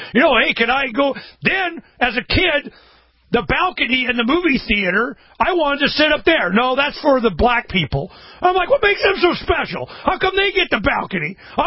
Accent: Florida, United States; I grew up in Florida in the 60s. I was born in 61.

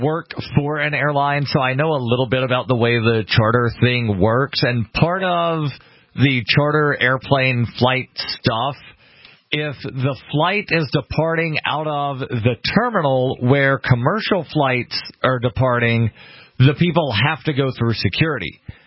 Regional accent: Birmingham, Alabama, United States

